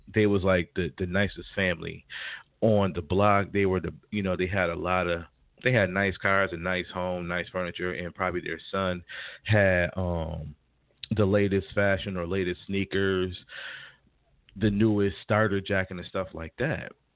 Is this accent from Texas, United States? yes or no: no; New York, United States; I'm from New York, so I still say sneakers.